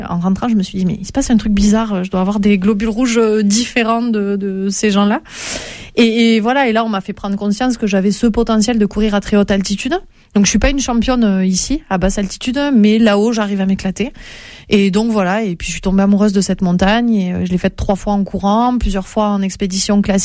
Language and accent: French; Font-Romeu, Occitanie, France; L'avantage que j'ai eu, c'est que j'ai grandi à Font-Romeu.